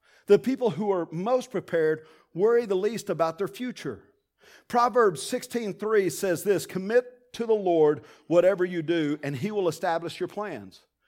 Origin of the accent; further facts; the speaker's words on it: Tulia, Texas, United States; I grew up in Tulia, Texas. Most of you know that. Well, not in Tulia. I mean 15 miles east of Tulia.